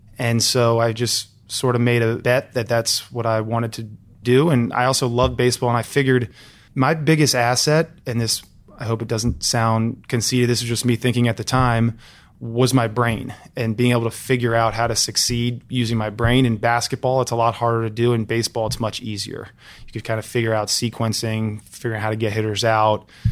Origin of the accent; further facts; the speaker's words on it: Alexandria, Virginia, United States; Sure. So I grew up in Alexandria, Virginia. I've always had two pretty deep passions, and that was sports and math.